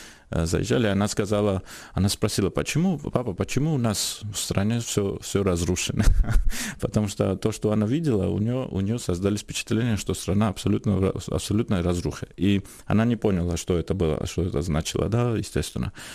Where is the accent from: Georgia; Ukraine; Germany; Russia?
Georgia; мы из Батуми в Тбилиси на поезде ехали